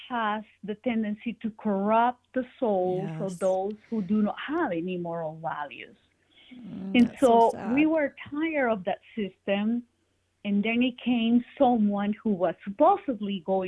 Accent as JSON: {"language": "English", "country": "Venezuela", "tie": "born or raised there", "moved": "yes", "said": "I grew up in a Venezuela that was very prosperous. I came here during the 90s. I grew up in Venezuela"}